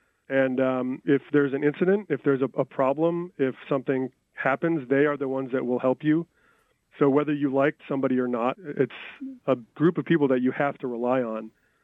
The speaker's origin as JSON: {"language": "English", "town": "Grand Rapids", "region": "Michigan", "country": "United States", "tie": "born or raised there", "said": "of Grand Rapids and the area. You know, it's cool to be able to bring in some of the artists from my hometown, my home area."}